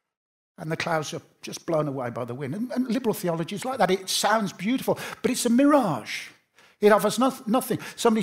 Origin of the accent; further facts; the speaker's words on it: Birmingham, West Midlands, United Kingdom; I grew up in Birmingham, and my dad worked in a factory, and he had 1 week's holiday a year, and we always came to Blackpool.